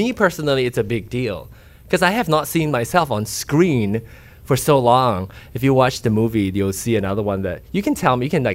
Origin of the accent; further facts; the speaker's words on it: Penang, Malaysia; So the Mahjong scene was filmed in my hometown where I grew up in Penang.